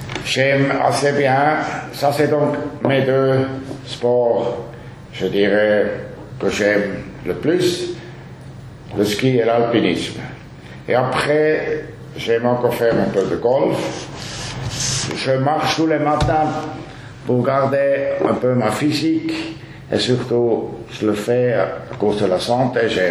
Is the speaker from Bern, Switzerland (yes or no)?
yes; Kandersteg, Bern, Switzerland; French is a second language; tout le monde sait que je viens de Kandersteg, tout le monde sait que j'ai fait 3 ans à l'école supérieure de commerce à la Neuville, j'essaye de parler le français avec un français fédéral de Kandersteg